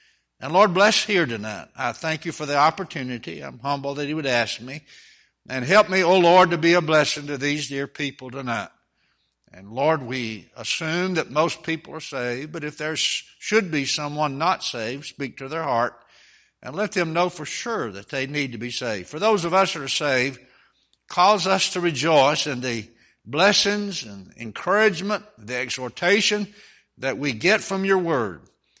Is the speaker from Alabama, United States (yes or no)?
yes; Alabama, United States; I was born and raised in Alabama.